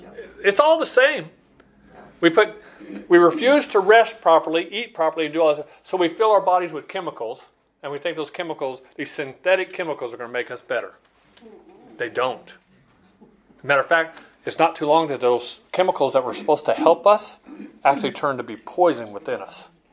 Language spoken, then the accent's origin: English; Chandler, Arizona, United States; I remember growing up in Chandler, and that was, you know, in the 60s